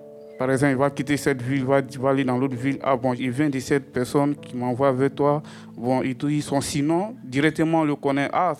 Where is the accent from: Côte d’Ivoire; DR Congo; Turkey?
Côte d’Ivoire; Le surnom surgit plusieurs fois chez nous en Côte d'Ivoire.